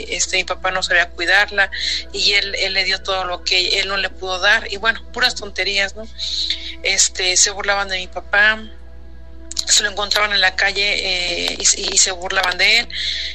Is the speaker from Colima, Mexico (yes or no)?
no; San Luis Potosí, Mexico; nosotros somos de San Luis Potosí. Entonces, mi mamá vivía en una comunidad que se llama Maravillas, y a 10 kilómetros de esa comunidad, nosotros vivimos, y donde nosotros vivimos se llama Estanzuela